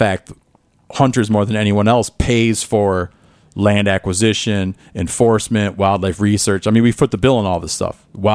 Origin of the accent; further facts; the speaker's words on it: Midwest, United States; I grew up in the Midwest, man